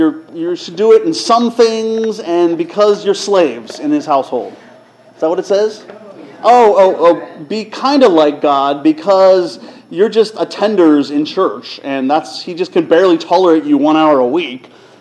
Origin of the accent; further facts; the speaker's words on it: Indiana, Pennsylvania, United States; But my point is, my hometown has these crosswalks. You know here where the crosswalks beep and make little noises to tell you to cross the street? In Indiana, Pennsylvania, it's a recording that's in the voice of Jimmy Stewart